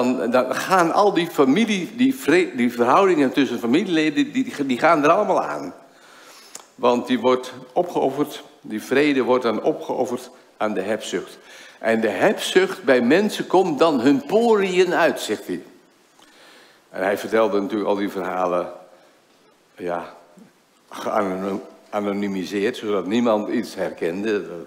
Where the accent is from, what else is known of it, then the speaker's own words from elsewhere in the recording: Friesland, Netherlands; Daar liggen ook mijn wortels. Ik ben een Fries van origine. … hè, dat is Fries.